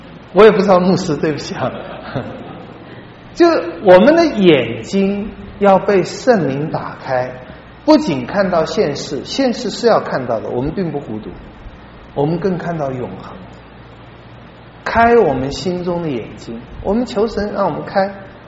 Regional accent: China; 这跟我们本性是不合的，尤其跟我们中国人本性是不合的。

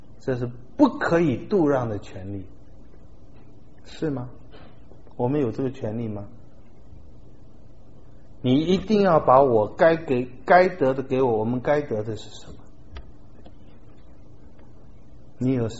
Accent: Taiwan; 尤其我从台湾来，我看实在很民主

